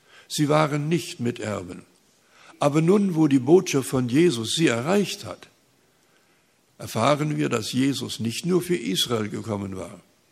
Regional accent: Saskatchewan, Canada; im Norden Saskatchewans, wo ich aufgewachsen bin.

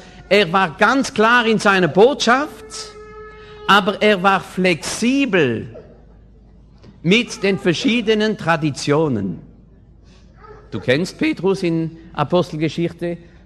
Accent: France; German is a second language; ich bin Franzose, gell, da kommen die Worte nicht mehr.

